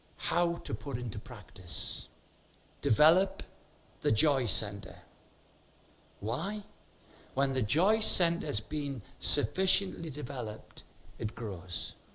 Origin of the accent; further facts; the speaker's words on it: United Kingdom; Our default mode, particularly being British, is negative.